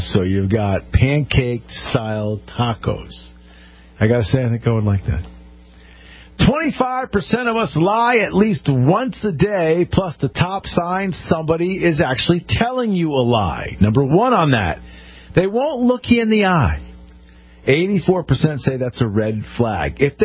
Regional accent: Connecticut, United States; it's been a little chaotic here in my home state of Connecticut.

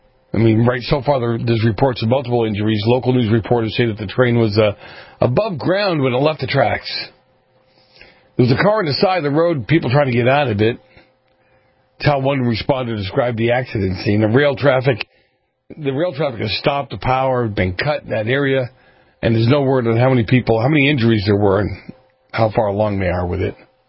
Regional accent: Boston, Massachusetts, United States; at first I thought it was because I was from Boston

